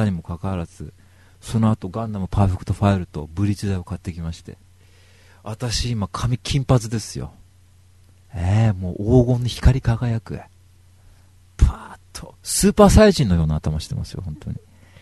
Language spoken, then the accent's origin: Japanese; Kanagawa, Japan; 僕地元神奈川ですから、やっぱ横浜なんですよ。